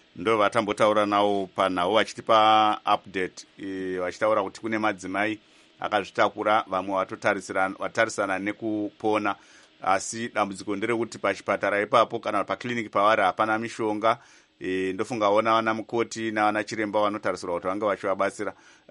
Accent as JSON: {"language": "English", "region": "Harare", "country": "Zimbabwe", "said": "I'm from Harare, but she's from Mureo."}